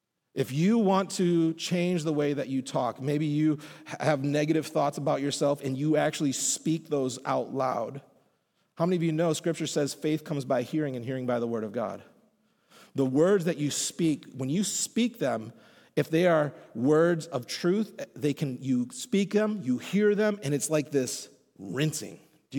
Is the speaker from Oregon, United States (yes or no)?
no; Madison, Wisconsin, United States; and I'm from Wisconsin. Like, I'm from here, right? Like, I grew up a mile from here. Like, I've spent most of my life in Madison.